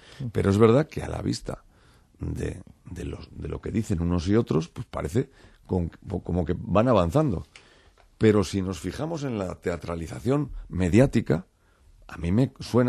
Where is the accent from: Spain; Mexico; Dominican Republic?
Spain; Basque Country; Mire, yo vengo del País Vasco.